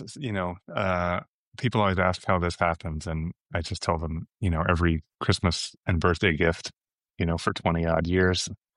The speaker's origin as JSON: {"language": "English", "country": "Canada", "lives_now": "United States", "said": "No, I'm not. I'm from Canada originally."}